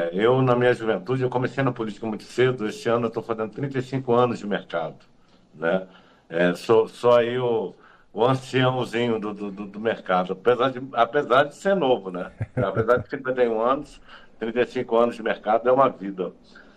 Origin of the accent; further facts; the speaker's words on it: Brasília, Federal District, Brazil; now in Paraná, Brazil; Eu sou de Brasília, né?